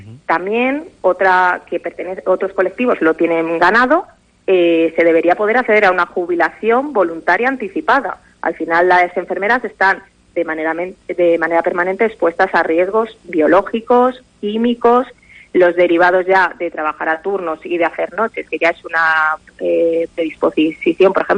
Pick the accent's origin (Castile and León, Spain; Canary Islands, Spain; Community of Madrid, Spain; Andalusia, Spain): Castile and León, Spain; Valladolid; moved away as an adult; Yo fui una de las que me he tenido que mover, yo soy de Valladolid, acabé en 2011 la carrera y me vine para acá